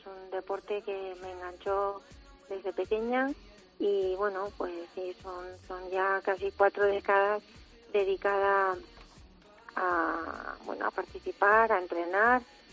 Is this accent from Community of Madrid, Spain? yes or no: yes; Madrid, Community of Madrid, Spain; tenemos la suerte de que somos las tres de Madrid.